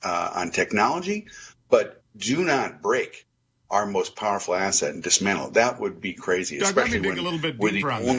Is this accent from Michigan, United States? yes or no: yes; Adrian, Michigan, United States; Look, I'm originally from Michigan, down in Adrian, Michigan.